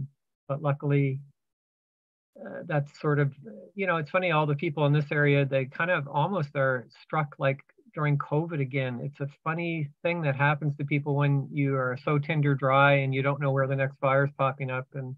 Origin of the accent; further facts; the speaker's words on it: Halifax, Nova Scotia, Canada; from Halifax, Nova Scotia, on the lands of the Mi'kmaq people.